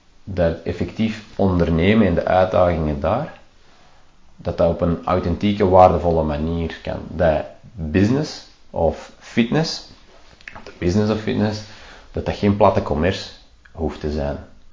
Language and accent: Dutch; Antwerp, Flanders, Belgium; Ja, wij zijn zelf van Antwerpen.